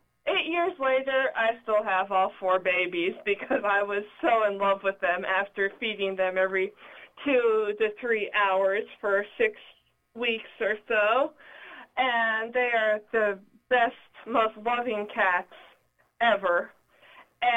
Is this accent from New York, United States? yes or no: no; Plano, Texas, United States; I grew up in Plano, Texas, and I was raised in a house full of animals